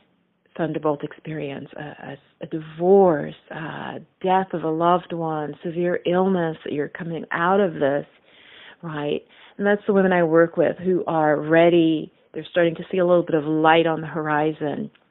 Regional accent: Bronx, New York, United States; Growing up in the South Bronx, a little girl, poor family

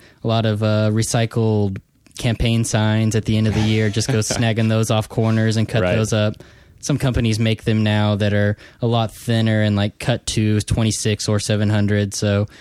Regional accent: Missouri, United States; I'm from Missouri, and the first time I played was in Columbia, Missouri at the University of Missouri there.

